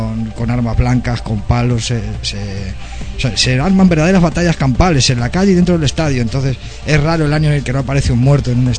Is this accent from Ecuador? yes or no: no; Spain; yo hablo ahora como europeo, como español